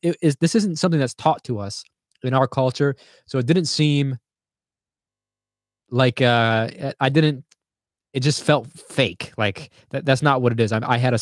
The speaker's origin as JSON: {"language": "English", "town": "Detroit", "region": "Michigan", "country": "United States", "tie": "born or raised there", "said": "I grew up in Detroit and I've had all these things I've gone through"}